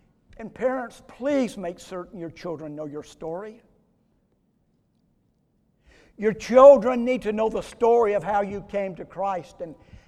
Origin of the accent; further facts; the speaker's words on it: South Carolina, United States; now in Texas, United States; I'm proud to be in Texas now, although I was originally born and raised in South Carolina, just a couple of miles from where William B. Travis was from.